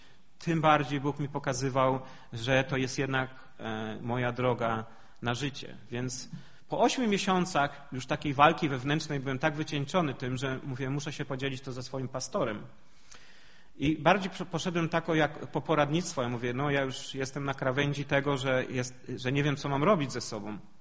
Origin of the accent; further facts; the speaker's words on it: Wrocław, Lower Silesian Voivodeship, Poland; now in Canada; bo moja żona z Gdyni, ja z Wrocławia.